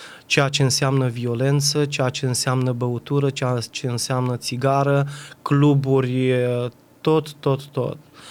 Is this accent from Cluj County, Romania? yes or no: no; Iași, Iași County, Romania; Provin dintr-o familie de creștini ortodoxi, vin din zona Moldovei, din Iași